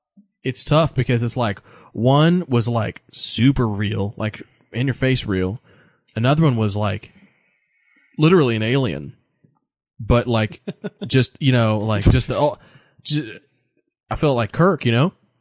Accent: United States; because I'm American, she's foreign.

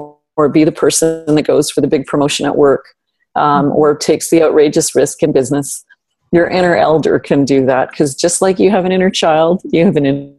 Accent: Ontario, Canada; I'm actually from Northern Canada. I'm from Northern Ontario. And we used to spend our summers in a remote backwood cabin.

